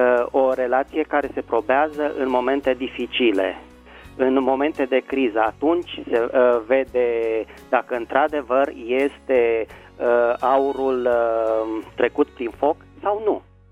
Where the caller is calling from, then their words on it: Bucharest, Romania; din București.